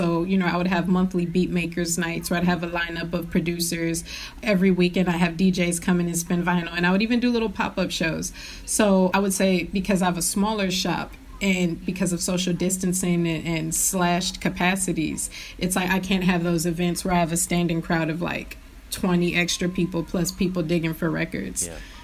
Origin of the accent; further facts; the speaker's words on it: Poland; I'm from Poland, you know, and like it was crazy.